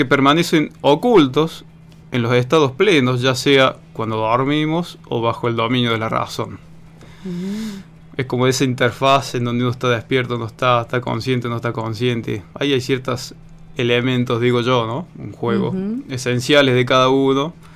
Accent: Córdoba, Argentina; born there; moved away as an adult; now in Bariloche, Argentina; nací en Córdoba. Y bueno, luego de estudiar me vine allá por el 2004 a vivir a Bariloche y bueno, y acá me quedé.

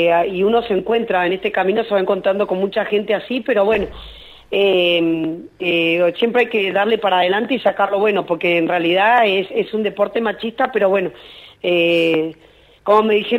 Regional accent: Comodoro Rivadavia, Chubut, Argentina; yo soy de acá de Comodoro

